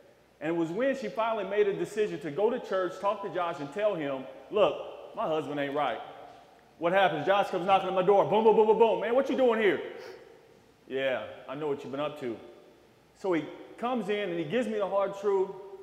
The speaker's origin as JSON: {"language": "English", "town": "Kansas City", "region": "Missouri", "country": "United States", "also_born_or_lived": "Omaha, Nebraska", "said": "But I'm from Kansas City, so it carried from Kansas City to North Omaha, where all I did was run the streets with drug dealers, drug users, prostitutes, you name it, that's what I did."}